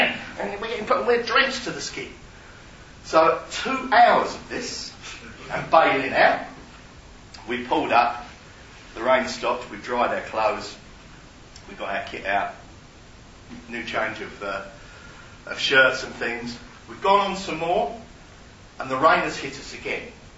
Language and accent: English; Canvey Island, East of England, United Kingdom; I love a boat ride. I'm from Canby Island.